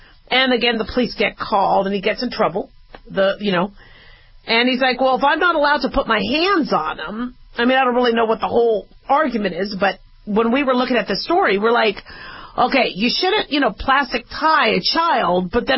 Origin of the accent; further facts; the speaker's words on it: Hollywood, Florida, United States; also born or lived in Manhattan, Kansas; Yeah, I'm from Hollywood.